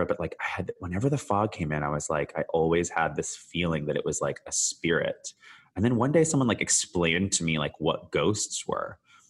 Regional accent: San Francisco, California, United States; also born or lived in Canada; I was born in Canada, as some of your listeners may know, but I actually spent like a good chunk of my like very young years in San Francisco in the Bay Area.

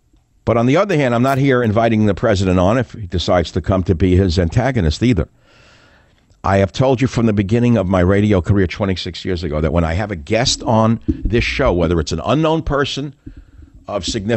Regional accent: United States; also born or lived in Fiji; Because I, as an American, a white boy, in an all-black village, over and over again, over many years, sitting in little villages, the only white in the village

